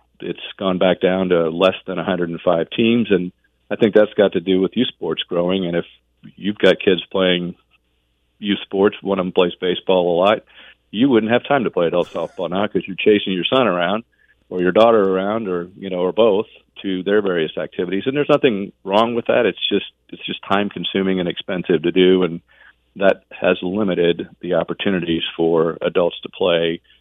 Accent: Jasper, United States; And I grew up in Jasper, so very sports-oriented community there as well.

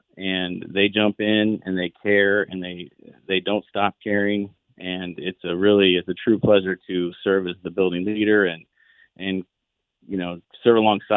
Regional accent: Indiana, United States; I'm from the Greene County area, and I've had the opportunity to serve in other leadership capacities in Indiana and a few other awesome states.

